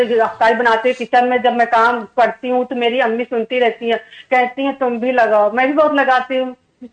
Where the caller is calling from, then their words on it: Mumbai, Maharashtra, India; India سے بامبے سے جڑی